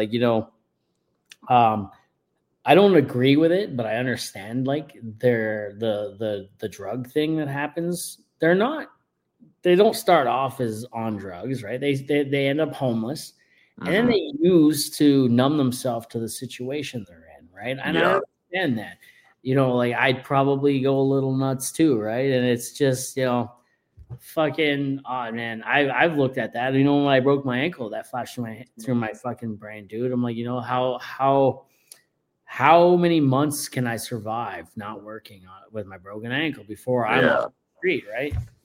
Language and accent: English; Ontario, Canada; the first ever Tim Hortons is actually in my hometown.